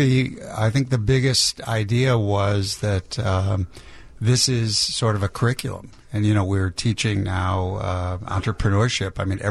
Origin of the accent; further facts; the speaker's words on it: Highland Park, United States; also born or lived in St. Louis; Before in Highland Park and before that in St. Louis.